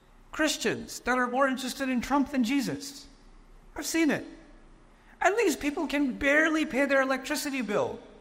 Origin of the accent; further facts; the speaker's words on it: Pakistan; Let me tell you something interesting about where I come from. I'm originally from Pakistan.